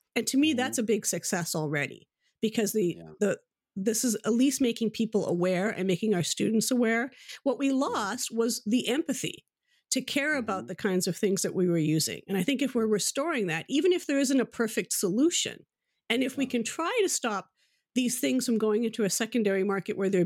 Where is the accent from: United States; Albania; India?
India; as probably from my own position as an Indian woman, bothers me.